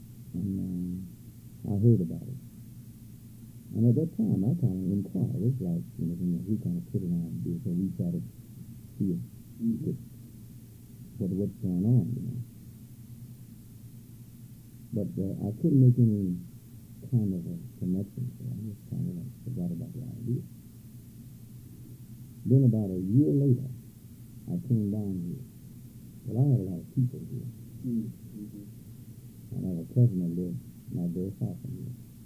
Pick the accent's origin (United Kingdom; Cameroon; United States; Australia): United States; the South; I really wanted to come back south, but I wasn't particularly interested in coming back not to my hometown.